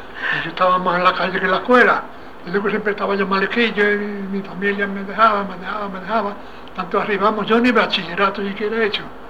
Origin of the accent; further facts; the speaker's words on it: Andalusia, Spain; Hay que tener en cuenta que somos andaluces.